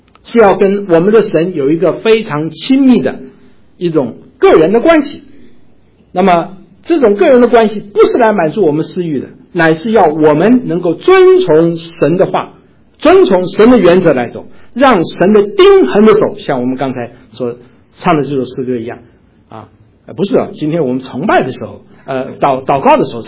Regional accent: Hunan, China; accent: Hunanese; 我们湖南话说转就讲卷

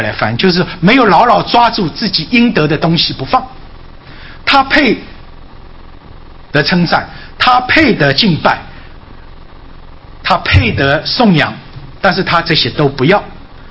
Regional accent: China; 我有时觉得我们中国人学一些东西有的时候也受文化的影响

